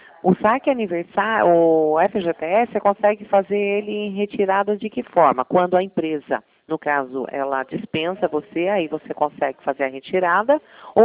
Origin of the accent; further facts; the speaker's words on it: Bragança Paulista, São Paulo, Brazil; eu sou de Bragança Paulista.